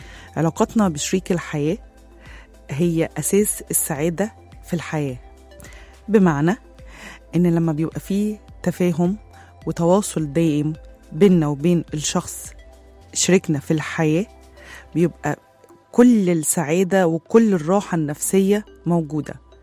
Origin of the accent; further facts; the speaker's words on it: Egypt; احنا كشعب مصر بنروح للحاجة اللي فيها دراما شوية، بس احنا النهاردة هنتحدى نفسنا وهنتحدى اللي جوانا كمصريين